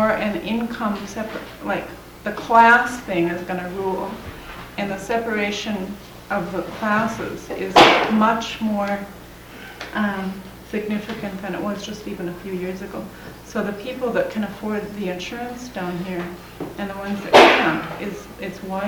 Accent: North Dakota, United States; born there; I'm an American because I was born in North Dakota

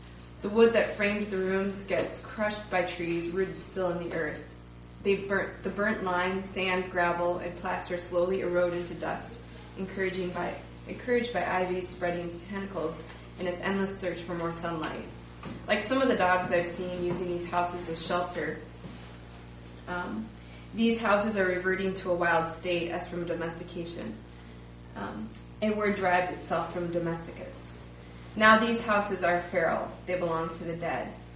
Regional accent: Toledo, Ohio, United States; So I'm from the Toledo, Ohio area, and close to where I live is Detroit, Michigan

